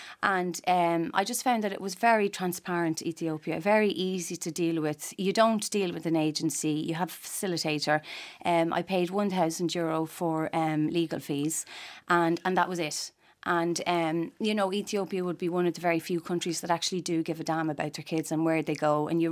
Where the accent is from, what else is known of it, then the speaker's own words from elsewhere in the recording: Drogheda, Leinster, Ireland; I'm from Drogheda.